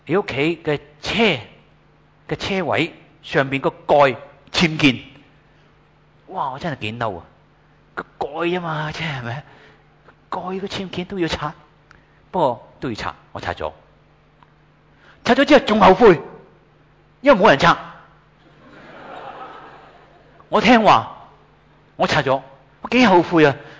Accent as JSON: {"language": "Chinese", "country": "Hong Kong", "said": "很多时候我们香港人很喜欢闹人"}